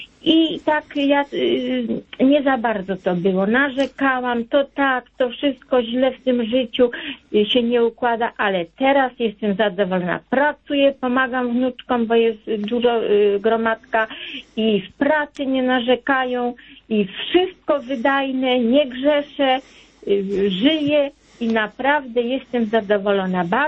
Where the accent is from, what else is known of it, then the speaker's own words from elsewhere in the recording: Subcarpathian Voivodeship, Poland; now in Connecticut, United States; Z Polski pochodzę ze Stalowej, no blisko Stalowej Woli.